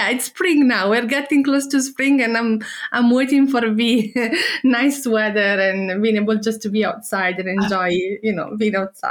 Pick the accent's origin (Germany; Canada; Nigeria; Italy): Italy; Bergamo, Lombardy; moved away as an adult; now in United States; I was born and raised in Bergamo, Italy. And it is in Bergamo where I got my bachelor's degree in modern languages. And after that, I moved to the US to get more advanced degrees.